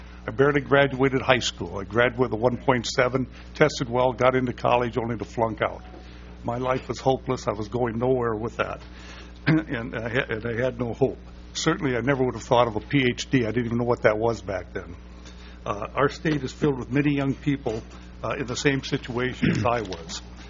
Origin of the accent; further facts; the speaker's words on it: Worthington, Minnesota, United States; I'm from Worthington, Minnesota. I've lived there about 30 years.